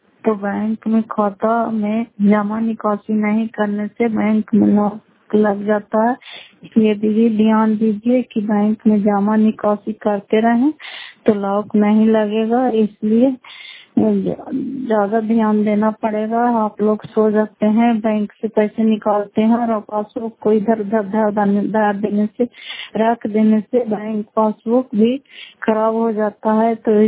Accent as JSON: {"language": "Hindi", "town": "Fatehpur", "region": "Bihar", "country": "India", "said": "घर फतेहपुर, पंचायत मकरौता, जिला नालंदा, ग्राम बसवा ब्लॉक की निवासी हूँ।"}